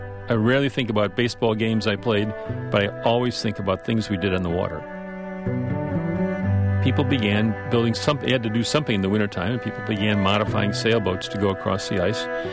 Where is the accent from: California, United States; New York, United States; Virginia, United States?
New York, United States; Cazenovia; moved away as an adult; now in Wisconsin, United States; I grew up on Cazenovia Lake. It's about 25, 30 miles southeast of Syracuse.